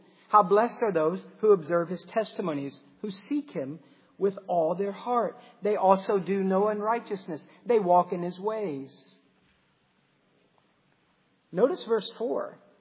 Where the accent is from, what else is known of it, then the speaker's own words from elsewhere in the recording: United States; It seems that we, especially as American, I don't know if it's just our culture, but we tend to be like a pendulum